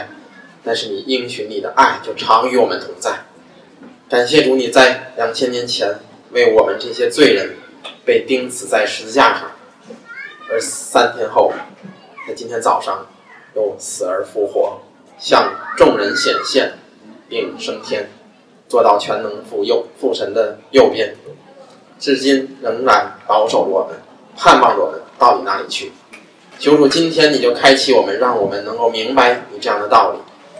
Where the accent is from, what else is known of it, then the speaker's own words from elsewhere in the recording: China; now in United States; 我们从大陆来的，到了美国之后才发现我们似乎受骗了